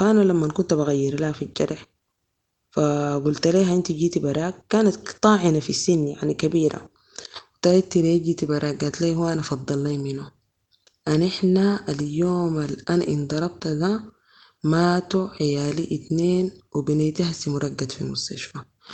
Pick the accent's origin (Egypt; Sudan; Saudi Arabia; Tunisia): Sudan; now in Libya; كسودانيين بقينا كتار في ليبيا، فأصبح التضجر من وجود السودانيين واضح في الشارع العام